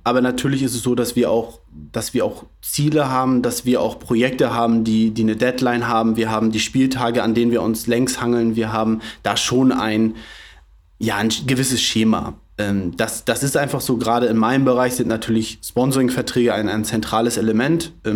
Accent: Flensburg, Schleswig-Holstein, Germany; ich bin gebürtiger Flensburger, bin hier aufgewachsen, bin hier auch zur Schule gegangen, habe hier mein Abitur gemacht, habe dann in Dänemark studiert

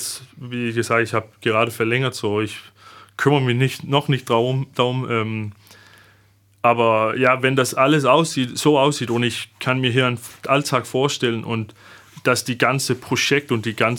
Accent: Denmark; German is a second language; now in Flensburg, Germany; Also das ist der beste Stelle, wo mit als Däne, mit Familie, das kann ich mir nicht besser vorstellen, in Deutschland zumindest.

